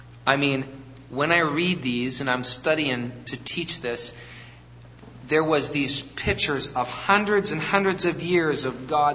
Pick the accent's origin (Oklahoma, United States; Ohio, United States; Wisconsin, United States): Wisconsin, United States; I mean, we're from Wisconsin, you know, you're thinking, man, four-wheel drive.